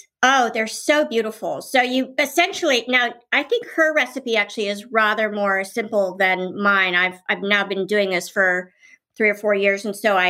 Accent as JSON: {"language": "English", "town": "Washington", "region": "District of Columbia", "country": "United States", "tie": "born or raised there", "also_born_or_lived": "Paris", "said": "when I grew up in Washington, D.C., and they were stationed abroad when my brother and I were born. I have a brother who's a year older than me, and he was born in London and I was born in Paris."}